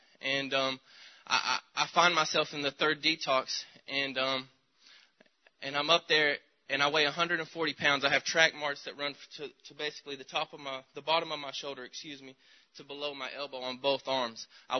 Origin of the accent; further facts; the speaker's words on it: the South, United States; But so I, you know, I'm from the South. I grew up in a, you know, Southern Pentecostal background.